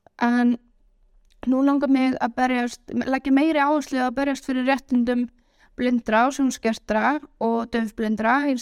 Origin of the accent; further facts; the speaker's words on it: Hvolsvöllur, Southern Region, Iceland; moved away as an adult; now in Reykjavik, Iceland; Ég kem frá Hvolsvelli, er uppalinn þar og flyt í bæinn til þess að stunda nám